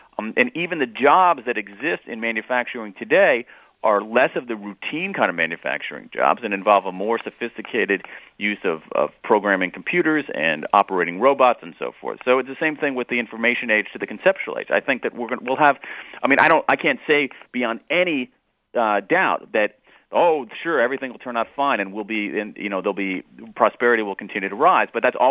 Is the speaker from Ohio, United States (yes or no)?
yes; Ohio, United States; I grew up in Ohio when the Rust Belt was rusting